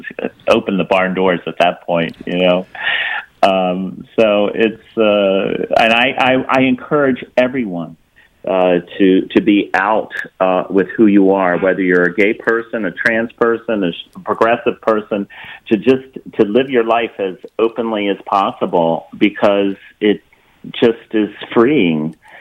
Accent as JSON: {"language": "English", "town": "Baltimore", "region": "California", "country": "United States", "tie": "born or raised there", "lives_now": "Connecticut, United States", "said": "I grew up in actually in Baltimore in California, but came here when I was in high school."}